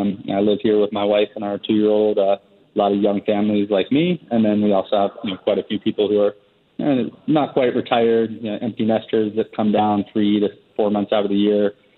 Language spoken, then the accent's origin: English; South Carolina, United States; urban sprawl, which is, that's what I grew up in back in South Carolina